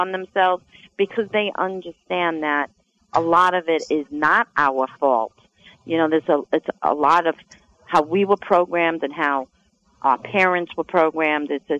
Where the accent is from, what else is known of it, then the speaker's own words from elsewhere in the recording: New York, United States; being the skeptic that I am and being a New Yorker at heart.